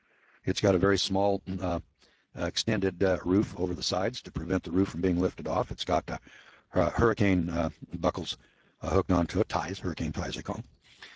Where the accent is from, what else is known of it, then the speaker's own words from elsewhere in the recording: California, United States; And in the Eel River Valley, where I'm from, we wanted to live in the valley because that's where the good farmland was.